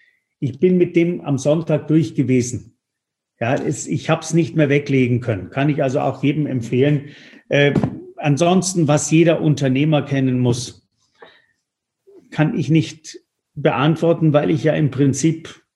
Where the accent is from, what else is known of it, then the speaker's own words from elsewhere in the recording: Tuscany, Italy; German is a second language; Jetzt komme ich ja aus der Toskana